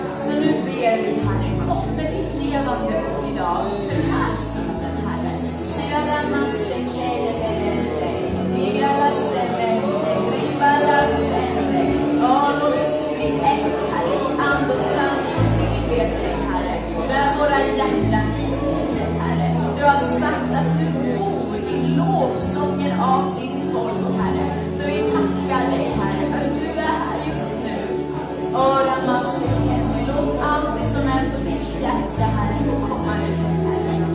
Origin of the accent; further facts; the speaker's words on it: Uppsala, Uppsala County, Sweden; also born or lived in Ethiopia; Jag är född i Etiopien, men min familj flyttade till Uppsala när jag var 6 år. Så jag är uppvuxen i Uppsala. Och sen så, jag blev kristen när jag var väldigt ung.